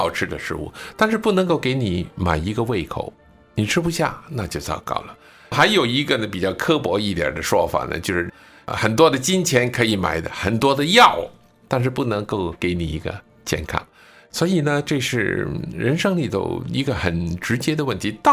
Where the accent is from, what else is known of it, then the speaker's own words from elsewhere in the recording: Guangdong, China; 我是广东人，广东人有一句话呢我常听的